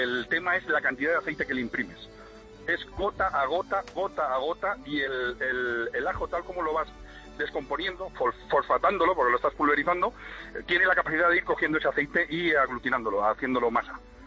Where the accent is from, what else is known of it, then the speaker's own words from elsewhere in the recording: Valencian Community, Spain; como buen valenciano que soy